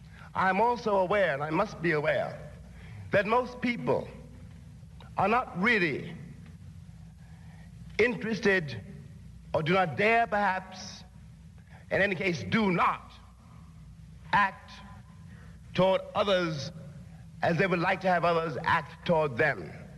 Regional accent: Harlem, New York, United States; I was born in Harlem. I was raised in Harlem. And indeed, as long as I live, I will never be able really to leave Harlem.

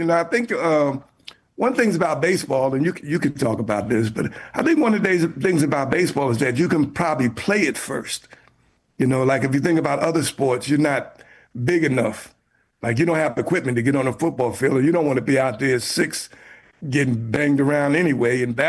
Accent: New York City, New York, United States; born there

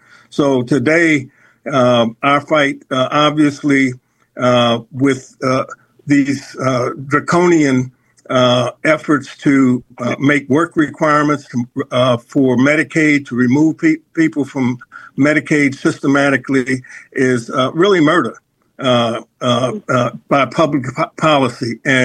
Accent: Gary, Indiana, United States; moved away as an adult; now in Washington, United States; I grew up in Gary, Indiana, I left in 1964 to come to Washington to undergrad school and medical school at Howard University.

